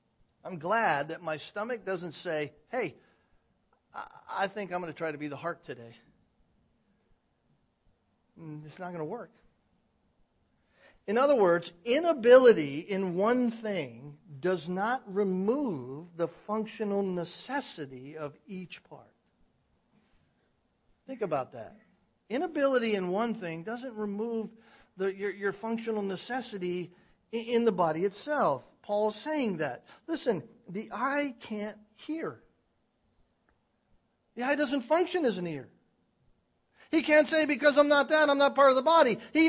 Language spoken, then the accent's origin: English; California, United States; also born or lived in Florida; You know, I'm from California. I lived in Florida.